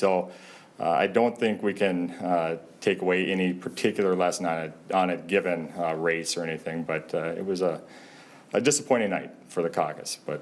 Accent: Crookston, Minnesota, United States; That's where I grew up in the Crookston area up there.

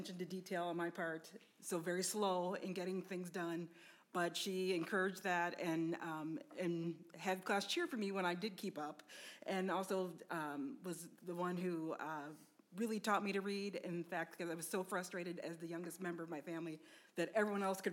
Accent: Indianapolis, Indiana, United States; I grew up in Indianapolis, Indiana, and my favorite teacher was a first grade teacher.

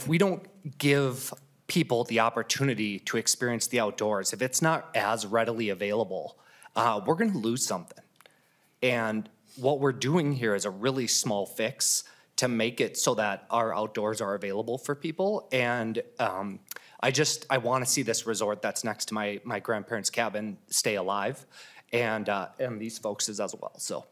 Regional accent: Fargo, North Dakota, United States; I grew up in Fargo, North Dakota, on the border with Minnesota.

